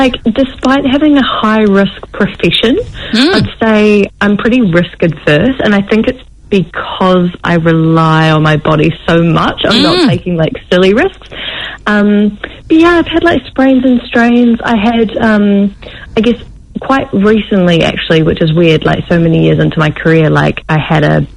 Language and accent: English; Wellington, New Zealand; So growing up in Wellington